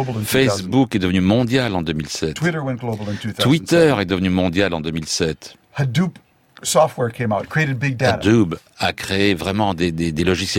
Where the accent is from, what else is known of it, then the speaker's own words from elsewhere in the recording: Minnesota, United States; French is a second language; Quand moi j'ai grandi dans le Minnesota, dans les années 50 et 60